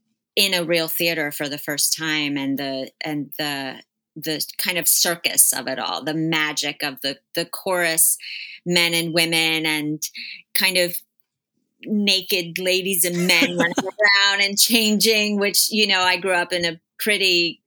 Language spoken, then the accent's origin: English; New Jersey, United States; Yes, I'm from Bergen County, New Jersey.